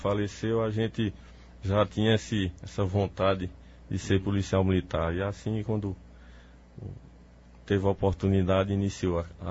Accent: Garanhuns, Pernambuco, Brazil; Sou de Garanhuns, né? Filho de um soldado que foi sargento na reserva, filho de uma professora de português que enveredou para ser policial militar

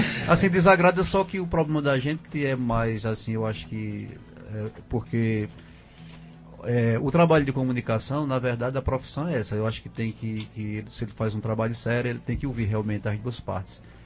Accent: São José do Egito, Pernambuco, Brazil; eu sou de uma região lá de São José do Egito, do Paraitama, aquela região ali tem grupos, porque são famílias inteiras de poetas.

